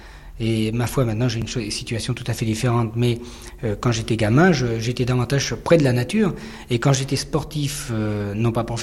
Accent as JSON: {"language": "French", "country": "France", "tie": "born there", "said": "Parce que je suis slave, je suis polonais exactement, et je suis né en France, bien sûr, mais je suis polonais de père et mère."}